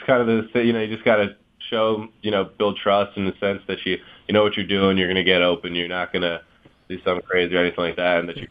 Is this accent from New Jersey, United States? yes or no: yes; New Jersey, United States; I grew up a Giants fan, just, you know, being 20 minutes away from Giants Stadium as a kid.